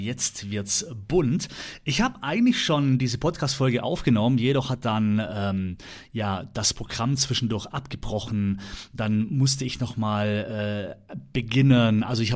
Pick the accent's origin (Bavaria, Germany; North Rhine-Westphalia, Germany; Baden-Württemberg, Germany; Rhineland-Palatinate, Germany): Baden-Württemberg, Germany; Ravensburg; Also, ich komme aus Ravensburg